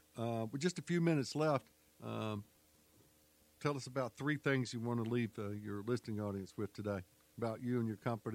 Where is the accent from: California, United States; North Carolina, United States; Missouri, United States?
North Carolina, United States; Charlotte; when I grew up in Charlotte, there was this old used car lot.